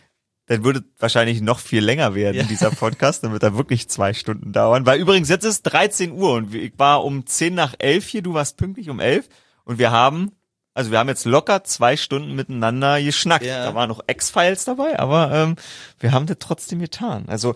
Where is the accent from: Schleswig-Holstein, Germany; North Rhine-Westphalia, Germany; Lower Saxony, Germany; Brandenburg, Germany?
Brandenburg, Germany; als Brandenburger